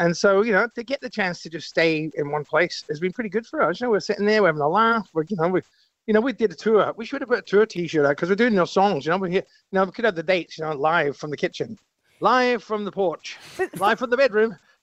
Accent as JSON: {"language": "English", "region": "Scotland", "country": "United Kingdom", "said": "When I first met Jane, I was like from Scotland."}